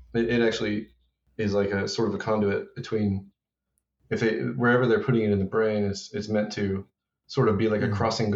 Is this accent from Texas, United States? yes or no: yes; Texas, United States; Well, I was, I grew up in South Texas.